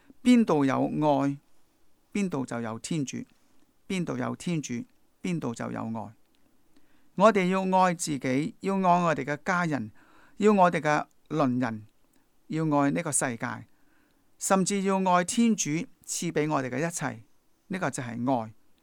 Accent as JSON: {"language": "Chinese", "country": "China", "said": "特别是我们中国人所说的智、仁、勇三大德"}